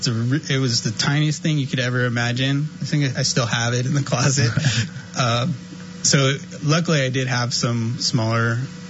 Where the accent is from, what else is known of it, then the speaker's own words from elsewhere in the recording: Palo Alto, California, United States; talking about growing up in Palo Alto, being in this tech hub early, late 90s